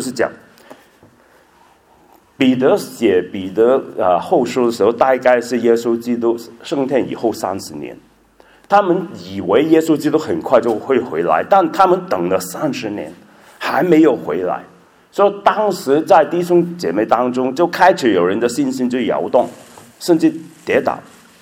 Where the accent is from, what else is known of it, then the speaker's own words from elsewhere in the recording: Guangdong, China; 我是广东人